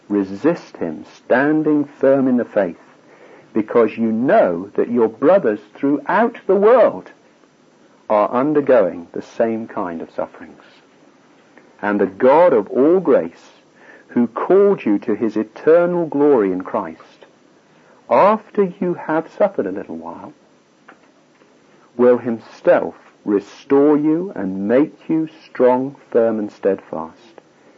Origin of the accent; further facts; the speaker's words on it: United Kingdom; I grew up in the West. I grew up in Britain.